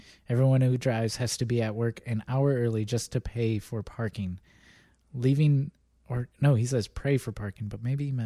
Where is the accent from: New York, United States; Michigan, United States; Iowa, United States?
Michigan, United States; You know, where I grew up in Michigan, it snows.